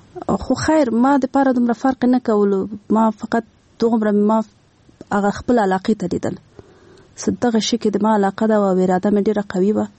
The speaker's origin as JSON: {"language": "Pashto", "region": "Kunduz", "country": "Afghanistan", "tie": "born or raised there", "lives_now": "Kabul, Afghanistan", "said": "زه خپله مې د کندز نه یم، او زه ډېر زیاته مینه لرم د خپل هغه چیرې چې زه اوسېدلې یم په کندز کې، هغلته د ما پیدایش سوی ده، لږ غټه سوې یم."}